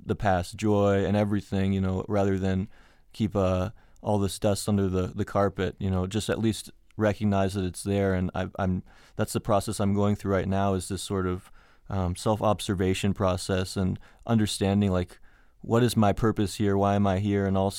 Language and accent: English; New Jersey, United States; You know, I grew up in New Jersey, and for a while I went to a private school, right?